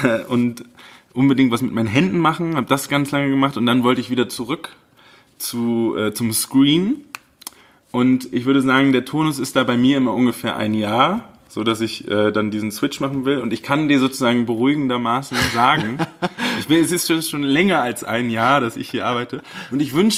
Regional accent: Berlin, Germany; now in Munich, Germany; Ich bin aus Berlin nach München gezogen

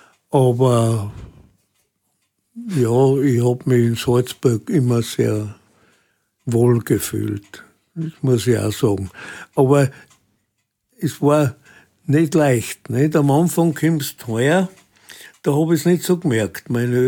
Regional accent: Bruneck, Trentino-Alto Adige, Italy; now in Germany; Und dann bin ich in Südtirol aufgewachsen. Bruneck in die Schule gegangen

